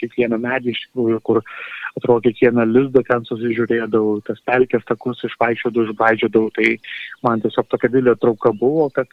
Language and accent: Lithuanian; Kaunas County, Lithuania; augau Jonavos rajone, tokiam miškų apsuptame kaime, kur tikrai nebuvo ir daug vaikų. Taip pat mano tėtis buvo miškininkas, vasaras leidau pas senelius Merkinėje, Dzūkijoje, kurią be proto myliu.